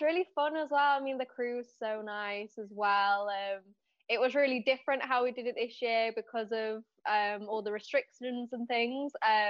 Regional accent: Leeds, Yorkshire and the Humber, United Kingdom; Yeah, Leeds.

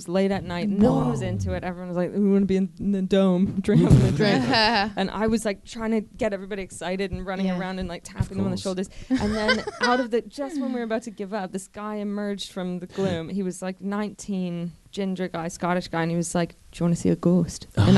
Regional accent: Toronto, Ontario, Canada; I'm from Toronto.

